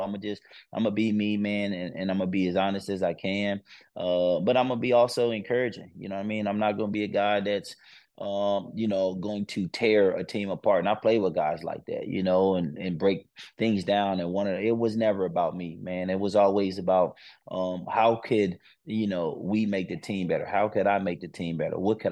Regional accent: United States; now in Calgary, Canada; being a pro 10 years, man, and growing up in the States, like, we've never done anything like that.

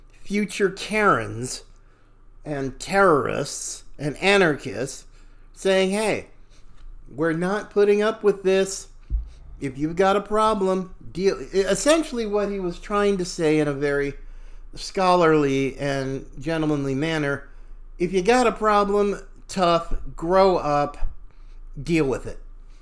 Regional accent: North Carolina, United States; My beloved Tar Heels in my home state

